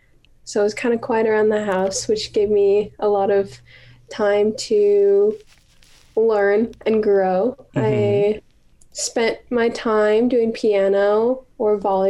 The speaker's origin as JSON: {"language": "English", "town": "Pocatello", "region": "Idaho", "country": "United States", "tie": "born or raised there", "said": "Yep, I was born and raised in Pocatello. I went to Green Acres Elementary School, Franklin Middle School, and I'm a graduate, 2020 graduate from Century High School, and now I'm at ISU."}